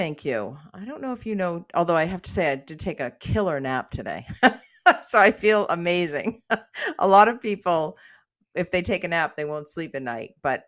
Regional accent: United States; I spend some time in the U.S. because I am American

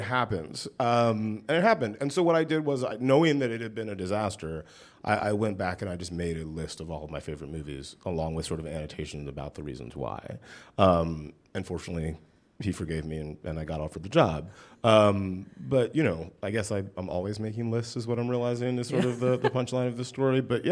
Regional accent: Georgia, United States; I mean, I grew up in West Central Georgia. There wasn't really a direct route from where I grew up to Hollywood.

